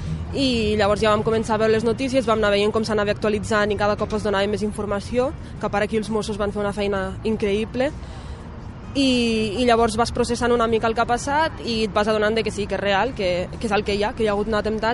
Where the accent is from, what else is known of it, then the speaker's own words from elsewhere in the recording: Catalonia, Spain; Soc de molts llocs alhora, o sigui, jo soc catalana, però també em sento marroquina, o sigui, les meves identitats són... La meva identitat està formada per molts factors. Uns són els orígens